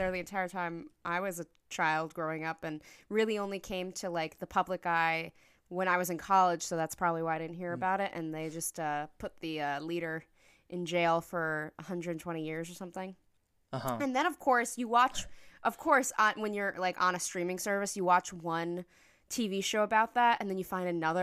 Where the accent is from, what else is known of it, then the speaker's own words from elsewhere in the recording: New York City, New York, United States; And I'm from New York City.